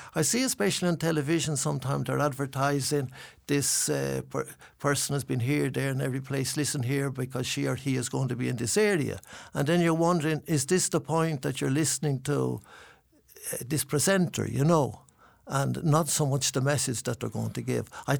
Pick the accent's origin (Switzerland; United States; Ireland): Ireland; I always say, no, I'm from Ireland.